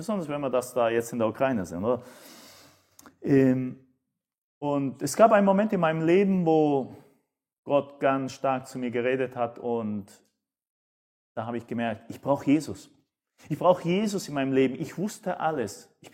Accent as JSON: {"language": "German", "country": "Brazil", "tie": "born or raised there", "also_born_or_lived": "Uruguay / Argentina", "moved": "yes", "said": "ich bin in Brasilien aufgewachsen und in Brasilien alles ist Fußball. Ich bin Brasilien-Fan. Und dann bin ich nach Uruguay gekommen, da ist auch alles Fußball. Und dann nach Argentinien, auch wieder alles Fußball."}